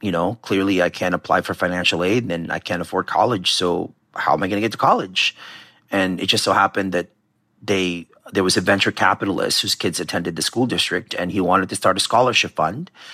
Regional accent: Philippines; moved away; But again, I'm Filipino. Everybody's an uncle.

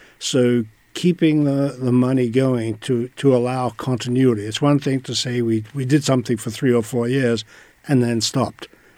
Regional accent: Australia; moved away as an adult; now in United States; I'm originally from Australia, the driest continent

